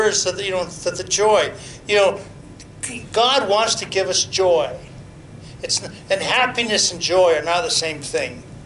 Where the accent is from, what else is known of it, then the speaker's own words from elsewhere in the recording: Canada; even growing up in Canada for, you know, since I was 10.